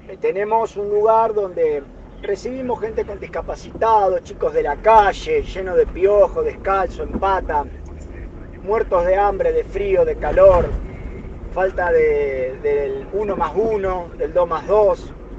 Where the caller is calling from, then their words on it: Santa Fe, Argentina; Nosotros acá en Santa Fe